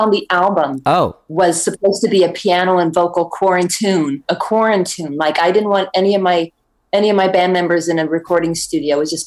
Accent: San Antonio, Texas, United States; during COVID lockdown, in my hometown of San Antonio, it made headlines of thousands and thousands of people lined up to a food bank in my hometown.

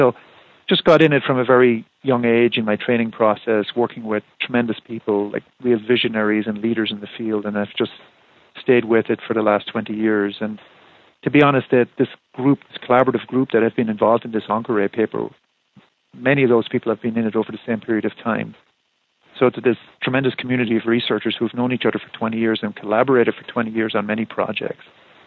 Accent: Ireland; moved away as an adult; also born or lived in United States; I'm from Ireland originally, and I went to college in Ireland and got very interested in genetics, human genetics, and came over to Madison, Wisconsin

